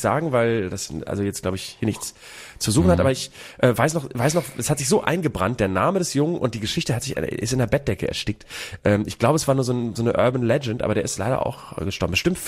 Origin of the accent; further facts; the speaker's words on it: Bremen, Germany; moved away; bis ich aus Bremen raus war, bis 2005 oder sowas